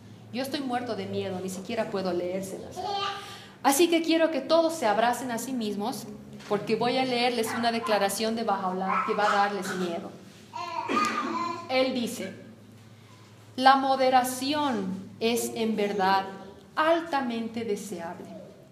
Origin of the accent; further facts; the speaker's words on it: California, United States; Cuando estaba creciendo en California, tenía una relación muy cercana con mi padre.